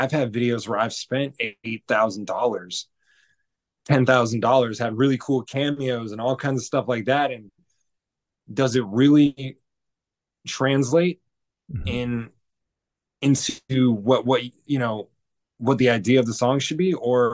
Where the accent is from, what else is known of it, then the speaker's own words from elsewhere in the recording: Las Vegas, Nevada, United States; I'm from Vegas, so pulling the lever on the slot machine